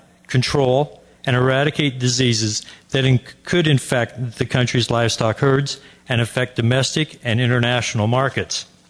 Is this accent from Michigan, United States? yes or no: no; Columbus, Nebraska, United States; I'm from Columbus, Nebraska.